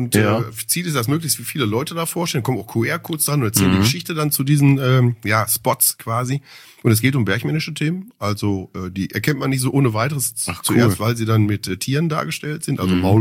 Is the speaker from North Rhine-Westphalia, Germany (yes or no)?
yes; Bochum, North Rhine-Westphalia, Germany; born there; ich bin in Bochum geboren.